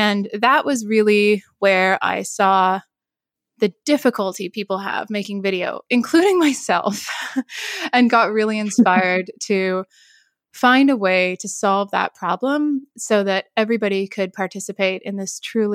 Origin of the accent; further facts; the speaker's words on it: Canada; now in London, United Kingdom; I was living in London, which is where Last.fm was based, even though originally I'm from Canada.